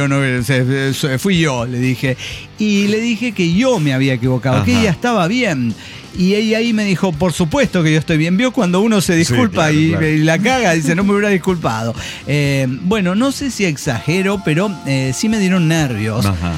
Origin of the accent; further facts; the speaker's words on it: Olavarría, Buenos Aires Province, Argentina; Soy de Olavarría de toda la vida.